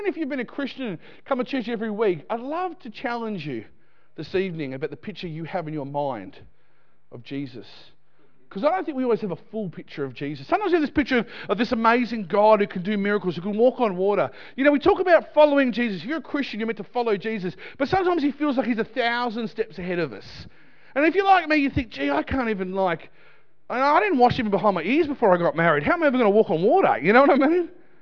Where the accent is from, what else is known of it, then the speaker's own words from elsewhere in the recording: Australia; my job as an Aussie Greek Egyptian with one eyebrow, is to travel our nation